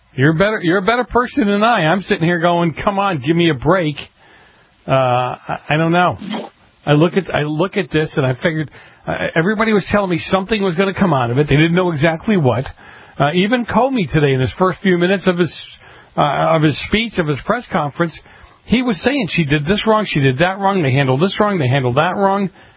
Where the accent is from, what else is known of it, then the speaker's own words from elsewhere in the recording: Boston, Massachusetts, United States; I'm not a sports freak. I grew up in Boston, right? Pretty, depending on how you look at it, a pretty boring sports town.